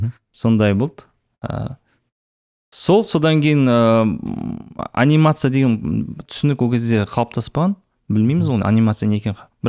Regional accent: Zhezkazgan, Ulytau Region, Kazakhstan; Жаңа балалық шағымызда енді көбіміз жаңағы жезқазғанда сол шектеулі каналдар бар ғой, там алты ақ канал болды бізде

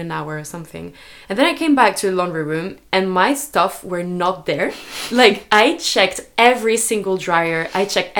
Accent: France; English is a second language; because I was coming from France.

